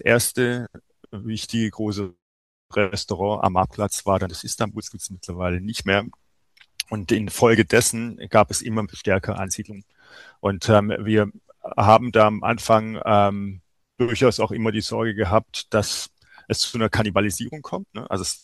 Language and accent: German; Mannheim, Baden-Württemberg, Germany; Und als Mannheimer ist man das gewohnt.